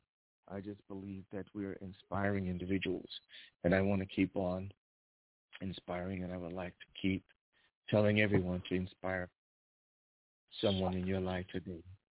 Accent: Brooklyn, New York, United States; Yeah, I'm from Brooklyn as well, but we're going to turn everything up to you.

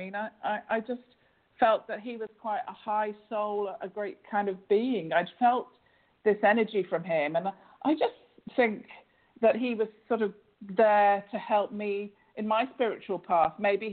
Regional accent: England, United Kingdom; I was born and brought up in England

